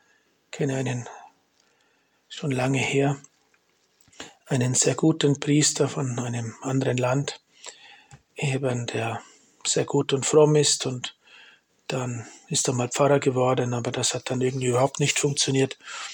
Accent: Germany; Schön, dass wir in Deutschland, meiner Heimat, auch ein Apostelgrab haben.

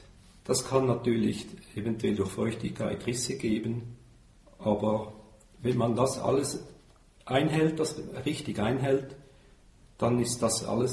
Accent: Rapperswil, St. Gallen, Switzerland; Also aufgewachsen bin ich in Rapperswil am Zürichsee.

